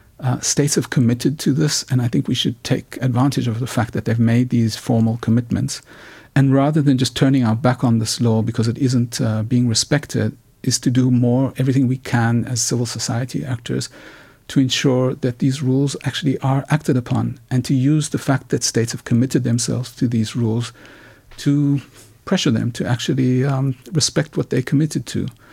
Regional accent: South Africa; as a South African who's old enough to have remembered being a child in apartheid South Africa

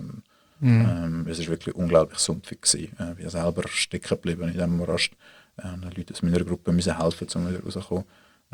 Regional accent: Swiss Plateau, Switzerland; das wäre so das Mittelland, dort, wo ich aufgewachsen bin

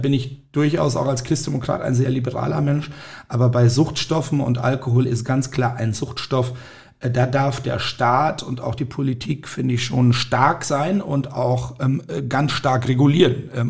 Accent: Ringe, Lower Saxony, Germany; ich bin jetzt als Dorfkind, ich komme ja aus Ringe, aus der Grafschaft Bentheim, da gab es tatsächlich auch Sportfeste

